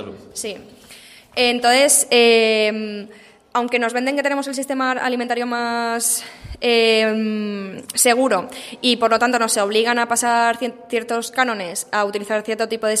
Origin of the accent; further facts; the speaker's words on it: Spain; porque vengo de España, siempre te lo venden al exterior como un país unificado y como que todo, como todo es igual en España, ¿no?